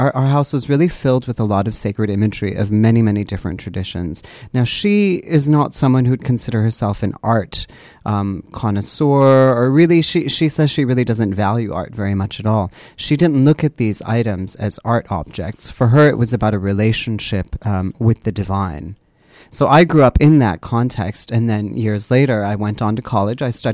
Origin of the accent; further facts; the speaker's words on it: Lake Forest, Illinois, United States; But I'm actually born and raised in Lake Forest, Illinois.